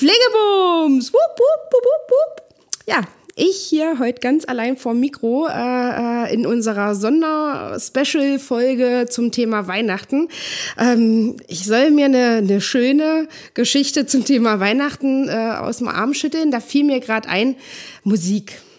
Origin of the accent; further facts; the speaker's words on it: Germany; born there; Ich bin ja in der DDR geboren.